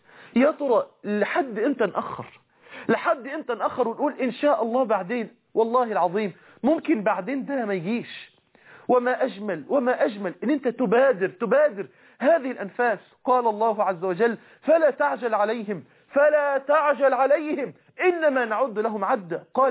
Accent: Egypt; قال لي يا ابني احنا انت منين؟ قلت له انا من مصر.

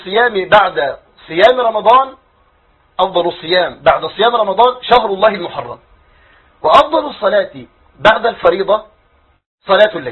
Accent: Egypt; لكن هل الصلاة في أي مسجد من المساجد عندنا في مصر حفظها الله من كل سوء كالصلاة في بيت الله الحرام؟

